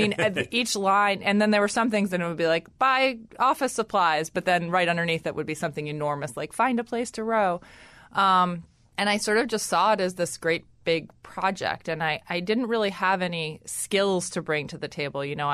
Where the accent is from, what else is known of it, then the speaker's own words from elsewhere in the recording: New York City, New York, United States; I grew up in New York City and, was lucky enough to really I lived in New York City in a time it's changed so much, right?